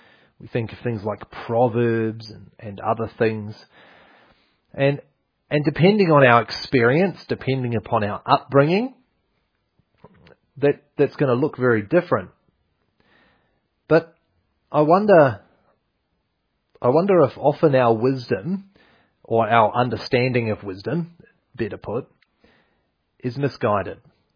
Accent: New Zealand; we hail from New Zealand, the mightiest country in the world. Really south. Like really south. Gloriously green. Filled with beautiful accents. And we come from Covenant Presbyterian Church.

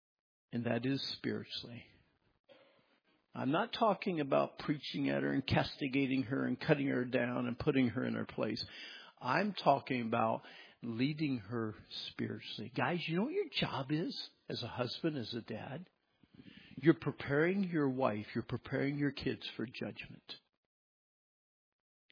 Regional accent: Pennsylvania, United States; When I was a kid, I grew up in Pennsylvania. Again, I was raised by my grandparents.

